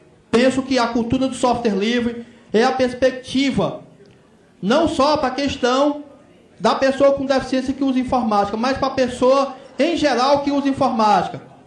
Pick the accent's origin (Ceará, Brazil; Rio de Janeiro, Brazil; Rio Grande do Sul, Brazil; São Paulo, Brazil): Ceará, Brazil; eu sou do Ceará.